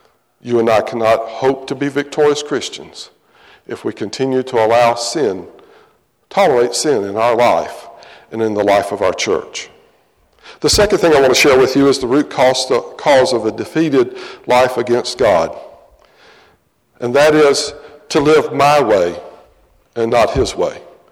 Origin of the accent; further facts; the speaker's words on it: Charleston, United States; Now, for you young folks, I grew up in Charleston, and we had 2 telephones in the house.